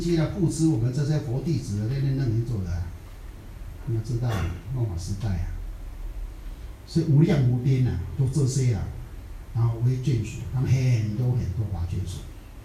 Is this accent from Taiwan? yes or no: yes; Taiwan; 我们台湾人讲福建话啊。